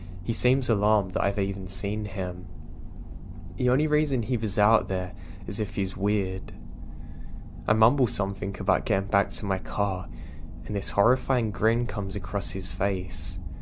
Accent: Midwest, United States; I grew up in the Midwest, US.

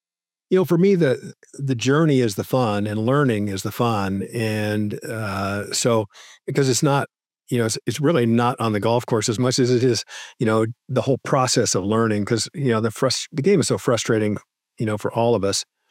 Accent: San Diego, California, United States; moved away as an adult; also born or lived in Los Angeles / Dallas; And so I moved to Dallas, and I was born in San Diego and lived in San Diego my whole life. A little bit in LA when I was young, but moved to Dallas

